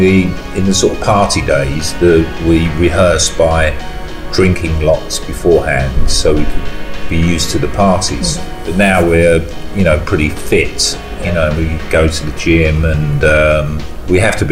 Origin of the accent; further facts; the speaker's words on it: Ireland; now in London, United Kingdom; I married a girl from my hometown, an Irish girl. So that's why I stayed at home.